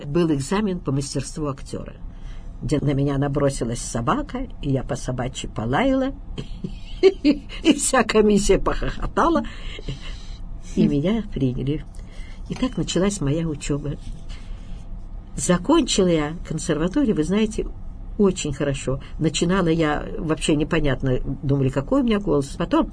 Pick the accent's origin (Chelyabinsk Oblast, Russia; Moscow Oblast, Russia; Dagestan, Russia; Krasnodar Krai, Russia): Chelyabinsk Oblast, Russia; Chelyabinsk; Я говорю, из Челябинска. Господи, я была маленькая. Он говорит, ой, даже сколько вам лет? Я говорю, 18 исполнилось.